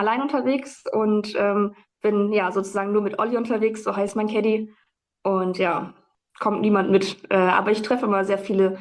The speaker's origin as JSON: {"language": "German", "town": "Oldenburg", "region": "Lower Saxony", "country": "Germany", "said": "bin 29 Jahre alt und komme aus Oldenburg."}